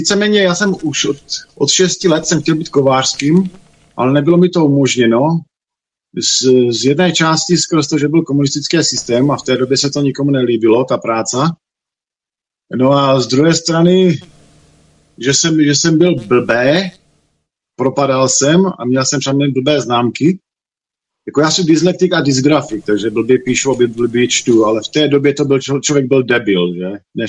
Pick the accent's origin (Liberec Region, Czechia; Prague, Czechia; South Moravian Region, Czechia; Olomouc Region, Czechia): Olomouc Region, Czechia; Henšlov; Takže jsem z Hané a narodil jsem se v Henšlově u Přerova. Taká malá díra pod Chemičkou. Vedle Vymyslova, vedle vyplavený Troubek, tam někde v těch končinách jsem se objevil.